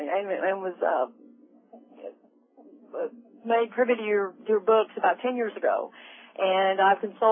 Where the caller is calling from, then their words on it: Springfield, Missouri, United States; but I'm from Springfield, Missouri, and my birthday is June 21st, 1959.